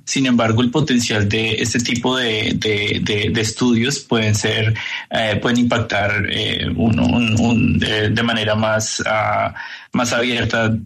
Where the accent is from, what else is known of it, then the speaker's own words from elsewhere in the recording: Ibagué, Tolima, Colombia; born there; Yo nací en Colombia, nací en la ciudad de Ibagué